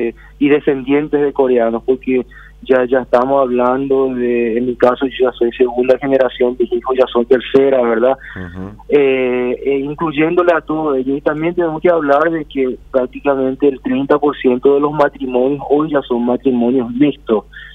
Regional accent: Paraguay; born there; inmigrantes coreanos, ¿verdad? Pero él le conoció a mamá aquí, no es que vinieron casados. Y bueno, nosotros ya nacimos aquí en el Paraguay.

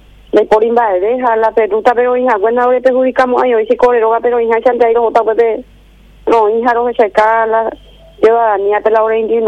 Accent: Paraguay; me alegro como seres humanos, como paraguayo.

